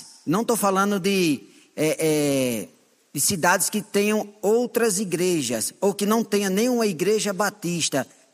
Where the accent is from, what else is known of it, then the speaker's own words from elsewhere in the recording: Northeast Region, Brazil; E eu sou sertanejo. Como é que eu vou deixar o meu povo padecer no inferno?